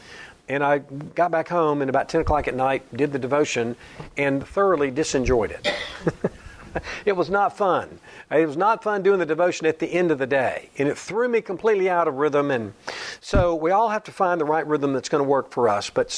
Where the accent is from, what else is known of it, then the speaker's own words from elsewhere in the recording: Alabama, United States; And I was happy to go because I'm from Alabama, and it gave me a chance to go home and see my family.